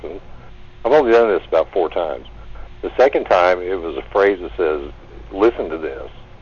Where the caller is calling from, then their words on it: Santa Fe, Texas, United States; I'm calling from Santa Fe, Texas.